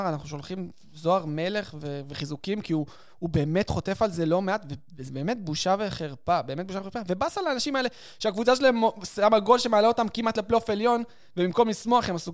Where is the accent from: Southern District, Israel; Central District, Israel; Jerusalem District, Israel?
Jerusalem District, Israel; Jerusalem; אני מבין מאיפה זה בא, כי אני לא בא משום מקום, כאילו באתי לו, אני גדלתי בגילו